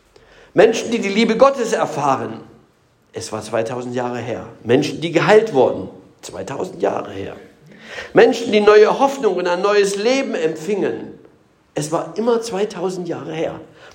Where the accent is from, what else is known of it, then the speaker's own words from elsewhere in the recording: East Germany, Germany; obwohl mit Drugs haben wir es in der DDR nicht so gehabt, ich bin ja Ossi.